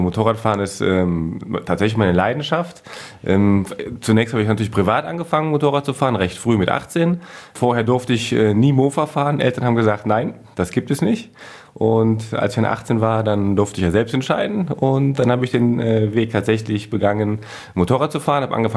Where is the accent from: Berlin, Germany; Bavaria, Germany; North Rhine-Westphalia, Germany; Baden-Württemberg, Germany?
North Rhine-Westphalia, Germany; Ich komme ja aus dem Rheinisch-Bergischen Kreis, versehe ja auch da Dienst